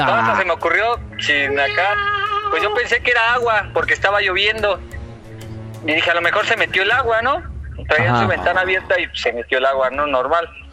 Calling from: Álvaro Obregón, Mexico City, Mexico; De Álvaro Obregón, ya saben que yo marco casi cada 8 días.

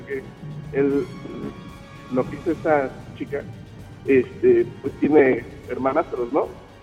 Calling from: Coyoacán, Mexico City, Mexico; De Coyoacán, CDMX.

